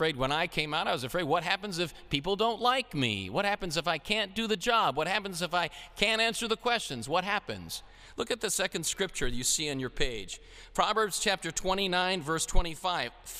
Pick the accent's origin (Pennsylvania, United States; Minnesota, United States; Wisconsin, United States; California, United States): Wisconsin, United States; Milwaukee; I grew up in Milwaukee, the inner city, and my parents would take me to central Wisconsin to work on a farm in the summertime.